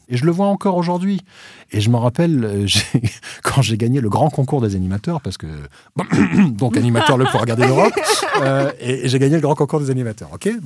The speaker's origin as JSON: {"language": "French", "region": "Réunion", "country": "France", "tie": "born or raised there", "also_born_or_lived": "Madagascar", "said": "moi, je suis français, en fait. Je suis né français, à Madagascar. J'ai grandi à La Réunion."}